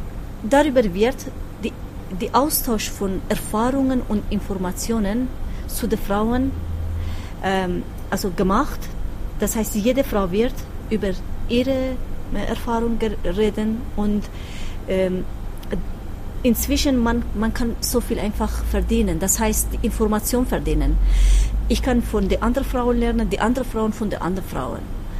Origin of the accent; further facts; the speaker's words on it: Iran; German is a second language; now in Switzerland; wie du gesagt hast, ich komme vor 21 Jahren aus dem Iran in der Schweiz.